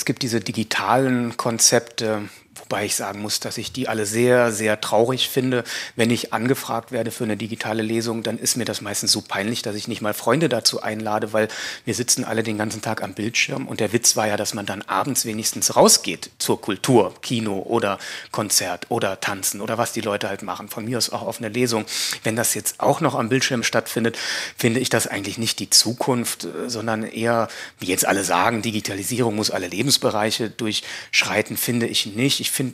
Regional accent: Baden-Württemberg, Germany; wenn man sieht, wo ich aufgewachsen bin, im allerschönsten Südbaden, der ja nun wirklich auch ein Naturparadies ist

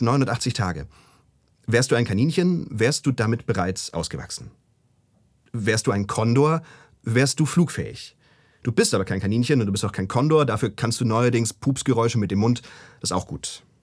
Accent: Esslingen am Neckar, Baden-Württemberg, Germany; Ich komme aus Esslingen am Neckar

